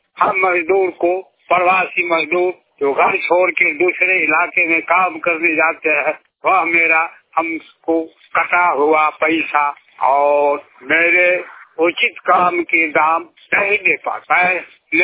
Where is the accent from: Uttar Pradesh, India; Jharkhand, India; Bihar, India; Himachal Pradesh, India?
Bihar, India; Mahnar; मैं अभी हाजीपुर के छत महनार मिलर चौक पर हूँ। मेरा गांव महनार मिलर चौक पड़ता है।